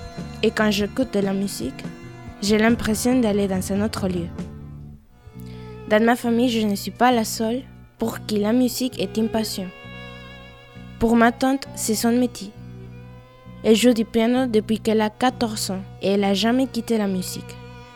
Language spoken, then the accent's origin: French; Mexico City, Mexico; French is a second language; Cette passion est née quand j'étais petite, quand j'habitais à Mexico. Avec ma sœur, on dansait et on faisait du karaoké chez nous.